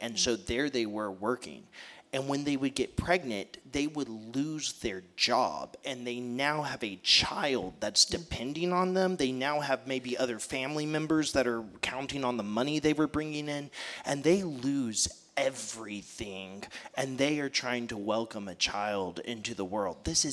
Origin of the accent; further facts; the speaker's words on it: Bulverde, Texas, United States; I grew up in Bulverde, like, which some people called Bull Dirty when I was growing up and hurt my feelings. It was nothing glamorous. There's no country club there.